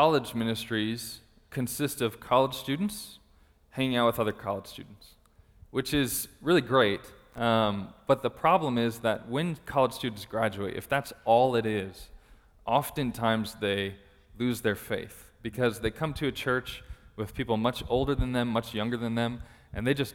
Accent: Arizona, United States; I grew up in the East Valley

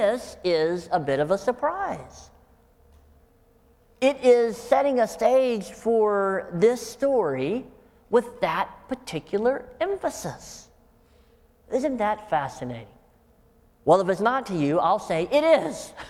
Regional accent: the South, United States; I grew up in the South, so we had all these sayings.

